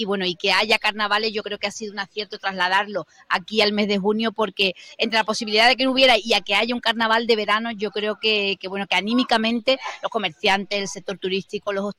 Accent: Cádiz, Andalusia, Spain; lo que refleja cómo somos los gaditanos y las gaditanas.

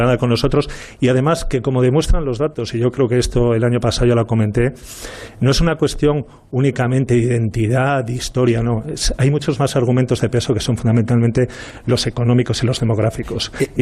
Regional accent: Castile and León, Spain; Yo quiero lo mejor para cualquier territorio, para Castilla, evidentemente, pero los leoneses no somos castellanos, ni los castellanos son leoneses.

